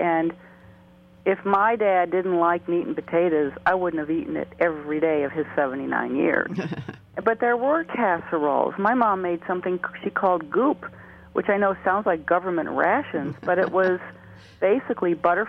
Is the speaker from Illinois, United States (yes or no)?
yes; Illinois, United States; And I grew up in Illinois.